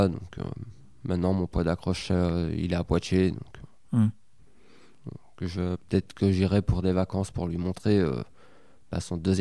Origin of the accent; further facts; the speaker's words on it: Belgium; now in France; moi, je suis pas concerné, je suis belge.